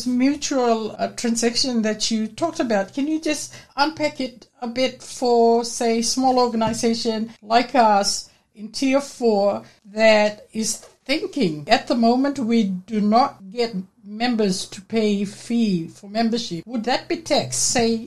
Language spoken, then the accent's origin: English; Fiji; I come from Fiji